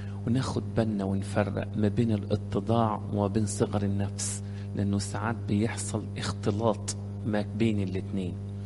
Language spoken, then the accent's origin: Arabic; Egypt